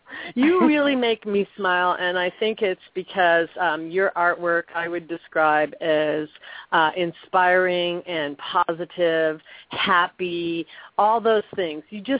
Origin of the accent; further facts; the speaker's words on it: Chicago, Illinois, United States; I know Chrissy from our days growing up in the Chicago hood of Rogers Park.